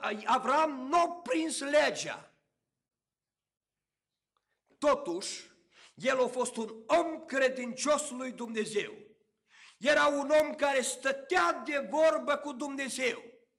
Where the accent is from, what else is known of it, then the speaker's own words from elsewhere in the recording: Romania; Mai ales că noi suntem români și nu am avut niciodată tangență cu legea, doar am învățat-o.